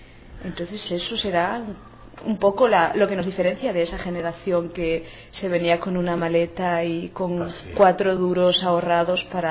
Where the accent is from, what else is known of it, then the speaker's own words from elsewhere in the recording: Galicia, Spain; now in Germany; como gallega, pues también tengo en mi familia emigrantes